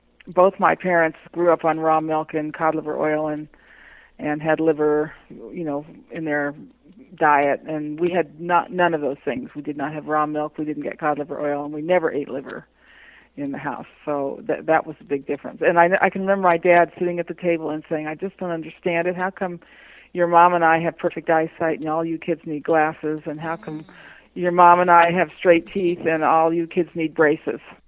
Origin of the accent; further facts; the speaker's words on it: California, United States; Well, I grew up in California, and my mother was from Virginia, and she was a very good cook.